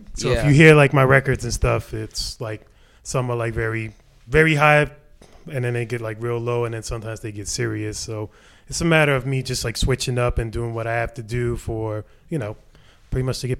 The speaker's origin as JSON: {"language": "English", "town": "The Bronx", "region": "New York", "country": "United States", "tie": "born or raised there", "said": "You know, I'm from the Bronx, born and raised"}